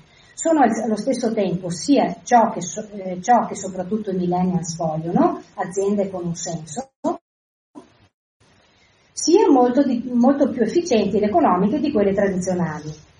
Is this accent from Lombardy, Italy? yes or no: no; Veneto, Italy; Questa è una cosa che a me interessa molto in quanto veneta leghizzata